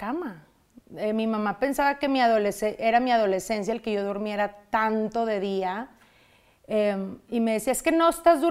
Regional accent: Monterrey, Nuevo León, Mexico; moved away as an adult; also born or lived in Reynosa; now in Dallas, United States; yo viví, bueno, nací en Reynosa, pero desde muy chica me fui a Monterrey a estudiar. Me caso en Monterrey con alguien que es de Chihuahua, no es de Monterrey. Ajá. Y me quedo a vivir ahí, a formar nuestra familia ahí.

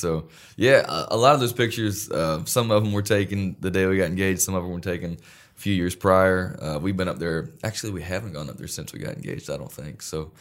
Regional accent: North Carolina, United States; Yeah, I'm from North Carolina, and they're the Appalachian Mountains

